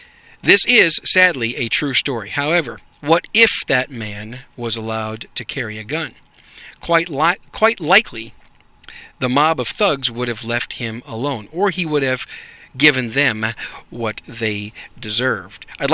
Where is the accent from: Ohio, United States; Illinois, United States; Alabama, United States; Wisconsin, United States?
Wisconsin, United States; also born or lived in New York City; now in Dallas, United States; I live in Texas. I live in Dallas, Fort Worth. I'm just a Yankee with a gun and a microphone, okay? I was raised in Wisconsin. I was born in New York City, came here to Dallas